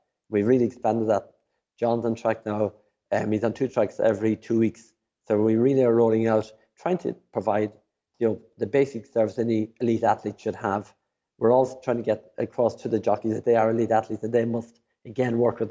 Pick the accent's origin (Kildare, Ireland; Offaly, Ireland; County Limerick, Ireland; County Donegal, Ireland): Kildare, Ireland; Rathangan; I'm originally from Rathangan, which is about 10 miles from here.